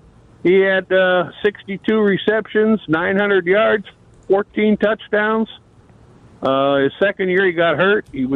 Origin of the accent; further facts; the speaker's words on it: Pittsburgh, Pennsylvania, United States; now in Indiana, United States; I'm from Pittsburgh. I've been living in Indiana for about 40 years now, but I'm still a Steelers fan.